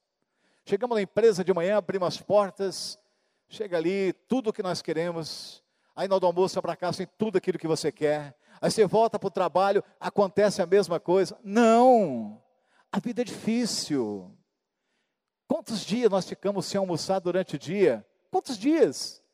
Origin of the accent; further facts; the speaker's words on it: Fernandópolis, São Paulo, Brazil; em Fernandópolis onde eu fui criado, onde eu fui humilhado, onde eu fui desprezado praticamente.